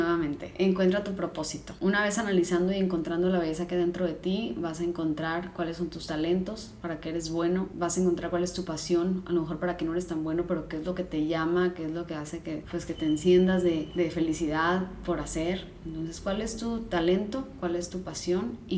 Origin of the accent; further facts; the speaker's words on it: Sonora, Mexico; No estoy regañando, soy de Sonora.